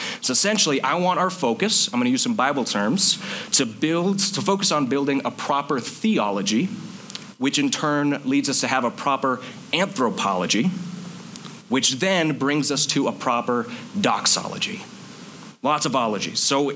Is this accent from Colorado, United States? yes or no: yes; Thornton, Colorado, United States; also born or lived in Minnesota; So I grew up in Thornton, Colorado with my two sisters